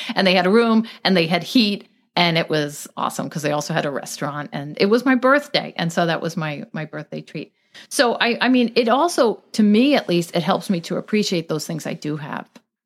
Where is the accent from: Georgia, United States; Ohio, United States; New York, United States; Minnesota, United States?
New York, United States; Long Island; we used to have them growing up on Long Island.